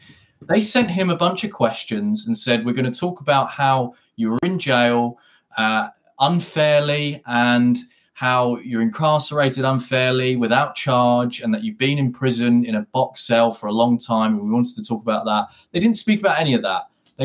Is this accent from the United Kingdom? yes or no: yes; United Kingdom; we just need to acknowledge that this does not represent being British or the British people who subscribe to the BBC, because that's not what journalism is about. That's not really how we should conduct or do things, especially from a great country like ours.